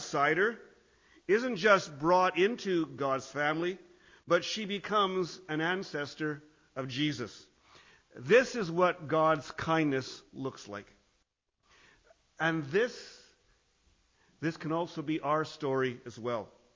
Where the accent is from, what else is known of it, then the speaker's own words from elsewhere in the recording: Canada; As a Canadian, this story of Ruth hits home to me.